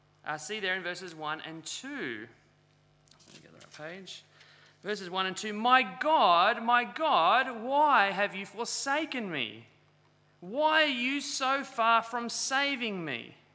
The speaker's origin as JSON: {"language": "English", "town": "Kirrawee", "region": "New South Wales", "country": "Australia", "tie": "born or raised there", "said": "When I was young, I grew up in Kirrawee and would go down to the beach at Cronulla pretty regularly, especially across summer."}